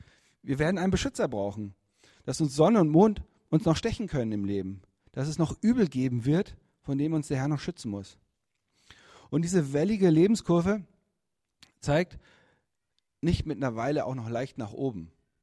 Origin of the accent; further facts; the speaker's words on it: Berlin, Germany; Als Berliner macht es auch keinen Sinn, auf nach irgendwelchen Bergen zu gucken.